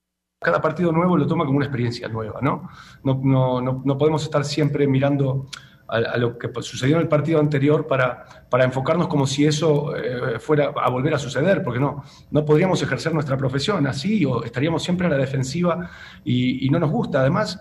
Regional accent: Mexico; y como mexicanos también, ¿no? Como representantes de México en la competición.

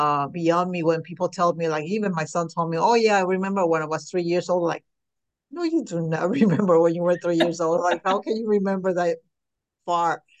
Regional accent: Puerto Rico; moved away as an adult; also born or lived in New York; Originally from New York, where I was raised in Puerto Rico. My mom said that I was always sick, so they had to send me to Puerto Rico because of the climate. And I lived there most of my life

